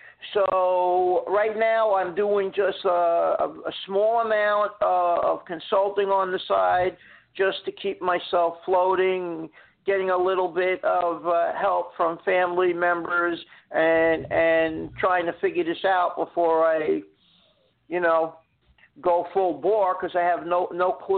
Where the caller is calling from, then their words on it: Florida, United States; I'm calling from Florida.